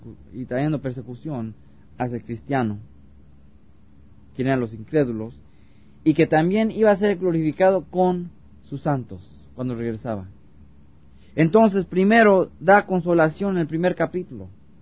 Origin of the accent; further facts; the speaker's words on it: United States; nosotros como americanos tenemos la libertad de hacer lo que sea